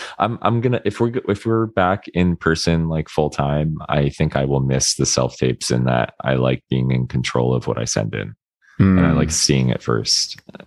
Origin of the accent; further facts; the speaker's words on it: Florida, United States; growing up in Florida can be really terrible, like depending on where you are, you know?